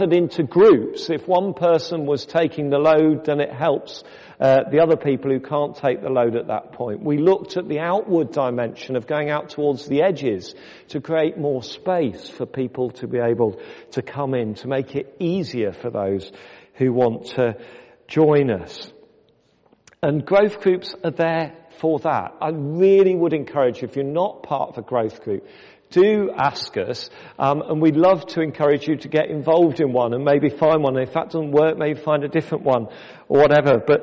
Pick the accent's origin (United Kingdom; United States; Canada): United Kingdom; We're British, for goodness sake. It's our national pastime.